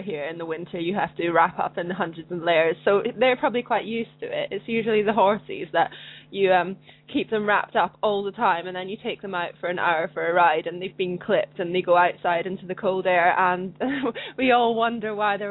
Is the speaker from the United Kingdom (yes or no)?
yes; Scotland, United Kingdom; I'm from Scotland, where when we get snowfall, we get proper snowfall.